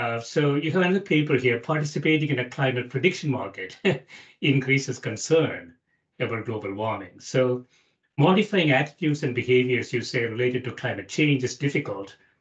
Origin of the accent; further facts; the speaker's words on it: India; now in United States; When I was growing up in India, we used to debate a lot. This was in the, you know, in the 70s and 80s.